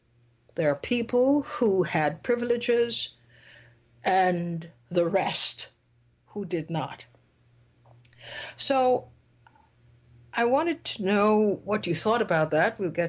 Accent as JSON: {"language": "English", "country": "Trinidad & Tobago", "tie": "born or raised there", "said": "starting at the point of my birth in Trinidad, talking about my experiences growing up in Trinidad, and gradually coming into a consciousness that a lot of what I was experiencing and seeing just wasn't right."}